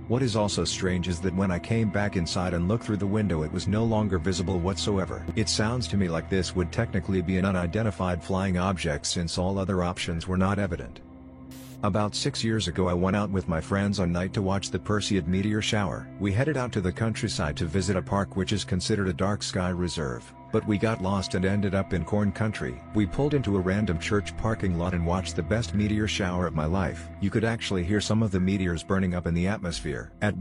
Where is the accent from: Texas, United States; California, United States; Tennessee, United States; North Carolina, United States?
North Carolina, United States; on the farm where I grew up in North Carolina.